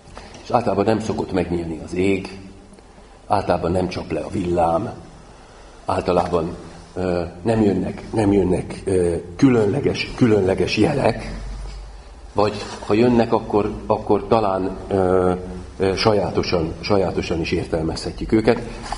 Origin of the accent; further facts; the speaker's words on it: Győr-Moson-Sopron, Hungary; Egy olyan konyhában, falusi helyen, Győr mellett nőttünk fel